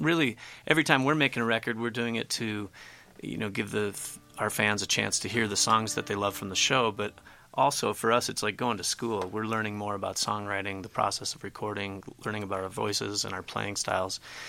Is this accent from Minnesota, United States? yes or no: yes; Minneapolis, Minnesota, United States; I grew up in Minneapolis, so they were kind of my favorites, along